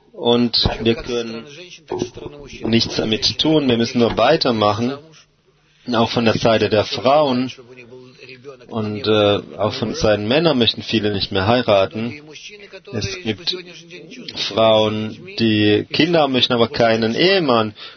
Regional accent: Germany; ich komme aus Deutschland.

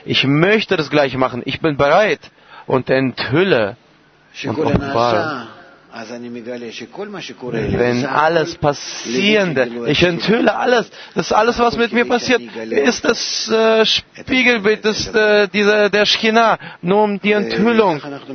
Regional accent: Miami, Florida, United States; ich bin aus Miami.

